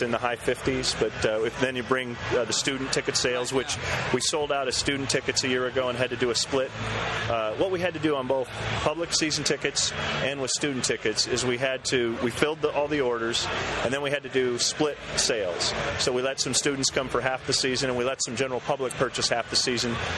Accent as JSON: {"language": "English", "region": "Minnesota", "country": "United States", "tie": "born or raised there", "said": "First of all, I grew up in Minnesota."}